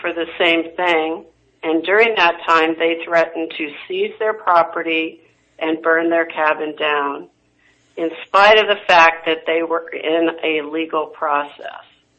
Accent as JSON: {"language": "English", "region": "Oregon", "country": "United States", "said": "I'm from Oregon."}